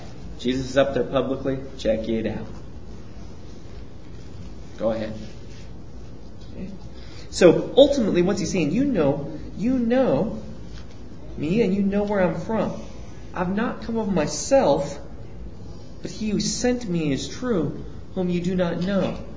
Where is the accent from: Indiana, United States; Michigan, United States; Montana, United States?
Montana, United States; Great Falls; born there; Yeah, I was born in Great Falls too.